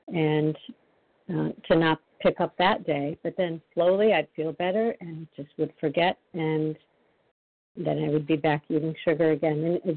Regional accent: Massachusetts, United States; I'm from Massachusetts.

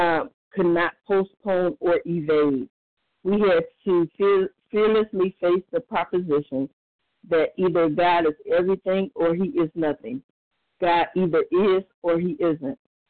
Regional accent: Cleveland, Ohio, United States; I'm from Cleveland, Ohio. Really grateful to be here.

